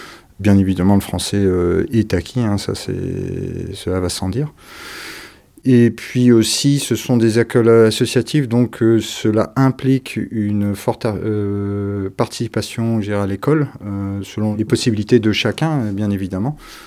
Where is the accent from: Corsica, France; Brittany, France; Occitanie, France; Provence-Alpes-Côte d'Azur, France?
Brittany, France; moi, je viens originaire de Haute-Bretagne. Le gallo ne m'a pas été transmis.